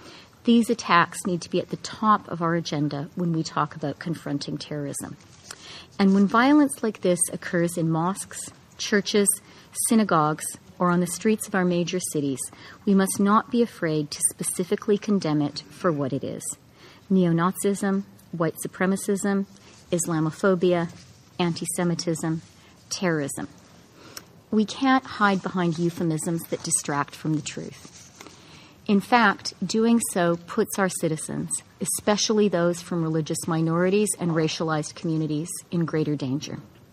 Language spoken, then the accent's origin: English; Canada; As a Canadian, this attack was all too familiar.